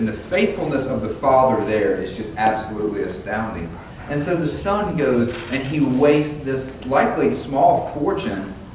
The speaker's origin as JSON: {"language": "English", "country": "United States", "said": "And as a Westerner, as an American, I can very easily read the Bible as if it's happening in the United States"}